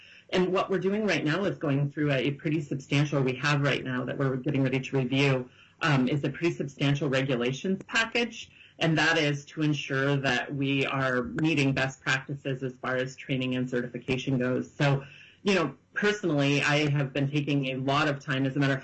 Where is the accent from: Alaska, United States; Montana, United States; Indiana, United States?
Alaska, United States; Fairbanks; I'm a fourth-generation Alaskan, born and raised in Fairbanks. My family relocated to Juneau in 2016 following my promotion with the Department of Corrections.